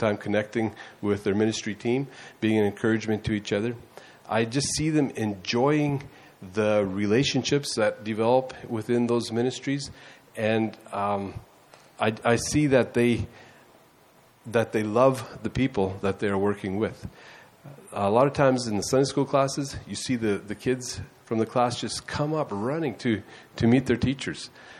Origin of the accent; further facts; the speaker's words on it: Mexico; so many of my memories go back to growing up in Mexico as a missionary kid.